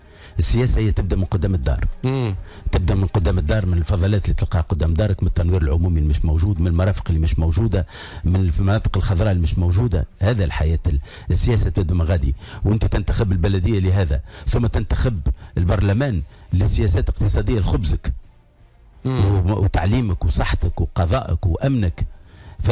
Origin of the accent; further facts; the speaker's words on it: Tunisia; الديمقراطية هذه اللي عندنا في تونس اللي هي يعني هشة